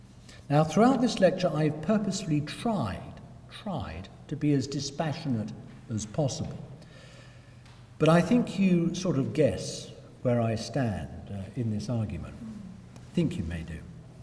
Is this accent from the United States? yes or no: no; England, United Kingdom; what matters to me, being British or English. I don't believe that my nationhood is going to be robbed and taken away from me.